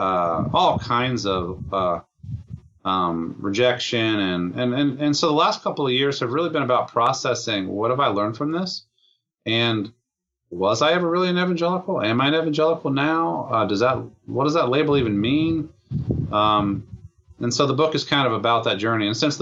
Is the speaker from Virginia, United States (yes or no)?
yes; Virginia, United States; I grew up in the Virginia, Northern Virginia area. I was raised Catholic, mainly by my mom.